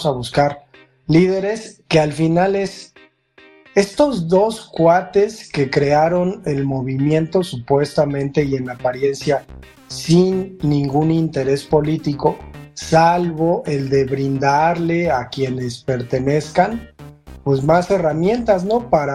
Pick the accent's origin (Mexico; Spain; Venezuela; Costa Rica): Mexico; Chihuahua; uno de Chihuahua, que soy yo